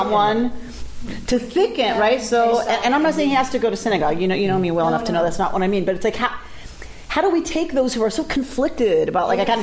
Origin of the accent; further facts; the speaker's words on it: United States; I'm a woman. I'm an American. Mm. I'm white. I'm gay. I'm Jewish.